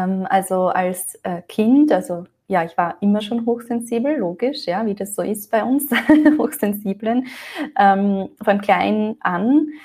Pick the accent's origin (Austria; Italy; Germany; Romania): Austria; Ich komme aus Österreich, lebe auch in Österreich, ja. Komme aus den Bergen und genau, bin jetzt 33 Jahre alt